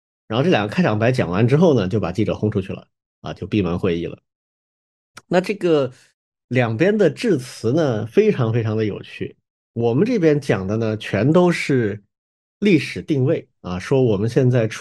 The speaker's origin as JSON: {"language": "Chinese", "country": "United States", "said": "我们美国人接过了这个正统啊"}